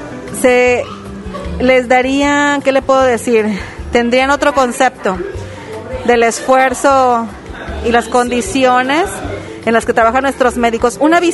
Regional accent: Mexico; nosotros, como los mexicanos, siempre decimos que tenemos mucha cercanía con la muerte

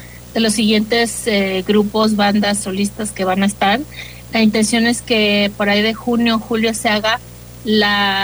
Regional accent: Puerto Vallarta, Jalisco, Mexico; ¿sabes que yo soy de Puerto Vallarta?

